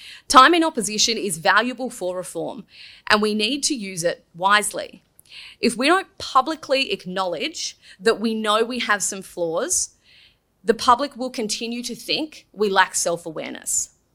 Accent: Sydney, New South Wales, Australia; I grew up on the North Shore of Sydney in a rusted-on Liberal family where we all voted Liberal, but no one was a party member until me.

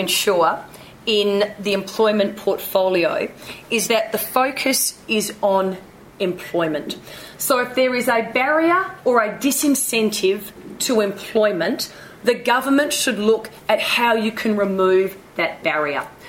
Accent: Australia; that would worry me as an Australian

